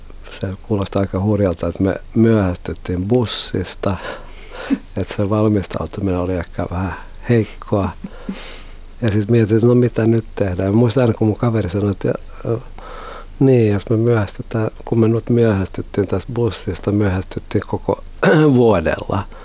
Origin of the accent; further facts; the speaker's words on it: Loviisa, Uusimaa, Finland; also born or lived in Espoo; Ja mä oon itse Loviisasta, tai mä oon oikeastaan Espoosta, mutta mä kävin koulun ja Loviisassa